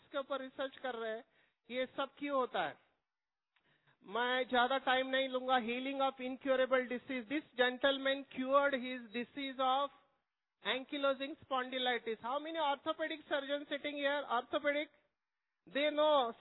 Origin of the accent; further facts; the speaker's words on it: Mumbai, Maharashtra, India; I have studied in Marathi which is my mother tongue, I am not from a wealthy family, I am born and brought up from a slum area of Mumbai, मैं झोपड़पट्टी में बड़ा हुआ हूँ, 100 square feet में मेरा बचपन गया है